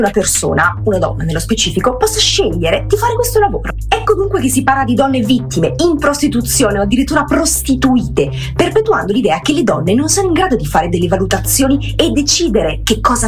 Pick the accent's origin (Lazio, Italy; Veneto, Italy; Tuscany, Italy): Veneto, Italy; Io sono, sono metà veneta, metà salentina, però sono cresciuta in Veneto, in un paesino di campagna, e quindi insomma poi sono andata a Bologna a studiare